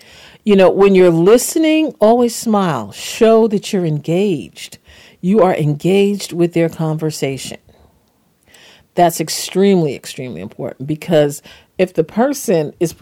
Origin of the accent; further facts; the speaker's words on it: New York, United States; I'm a New Yorker and I talk with my hands often.